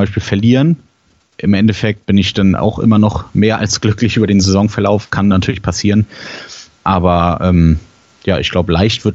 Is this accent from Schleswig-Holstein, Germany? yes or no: yes; Kiel, Schleswig-Holstein, Germany; weil irgendwie als Kieler war es immer so